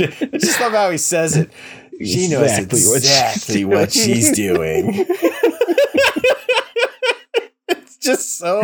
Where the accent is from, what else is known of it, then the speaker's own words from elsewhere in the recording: Florida, United States; Well, yeah, but I mean, we grew up in Florida